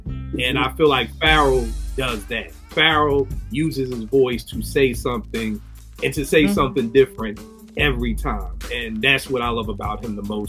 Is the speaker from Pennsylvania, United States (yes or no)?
yes; Philadelphia, Pennsylvania, United States; For people who know I'm from Philly, I know the root.